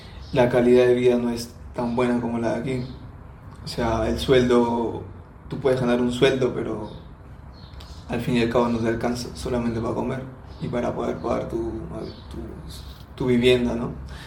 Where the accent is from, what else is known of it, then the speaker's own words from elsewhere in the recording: Lima, Peru; moved away as an adult; Yo vengo de Lima, que es la capital de Perú. Uh-huh. Es un sitio donde muchos que son de provincia viajan ahí para poder trabajar, como es mi caso.